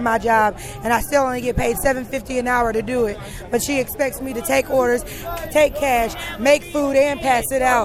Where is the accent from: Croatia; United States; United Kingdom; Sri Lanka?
United States; St. Louis, Missouri; from St. Louis, Missouri.